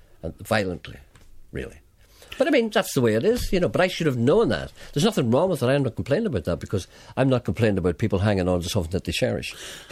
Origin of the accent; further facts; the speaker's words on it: Ireland; But I said, well, I'm Irish.